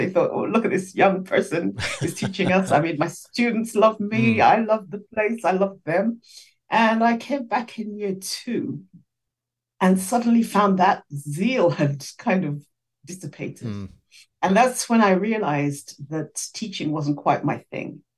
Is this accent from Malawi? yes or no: yes; Malawi; born there; Well, many moons ago, I was born in Malawi.